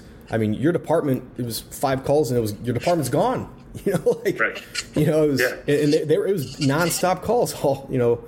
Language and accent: English; Florida, United States; Yeah, well, I mean, from a national standpoint, I grew up in Florida.